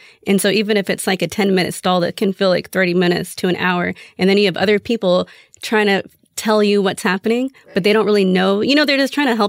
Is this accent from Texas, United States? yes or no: yes; Houston, Texas, United States; So we're both from Houston.